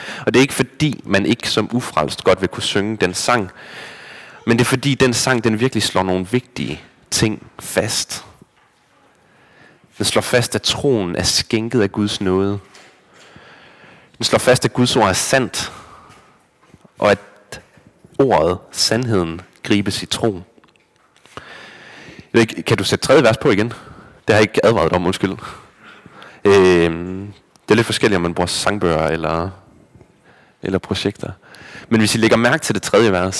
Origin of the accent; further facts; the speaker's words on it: Aulum, Central Denmark Region, Denmark; Jeg er vokset op i Aulum.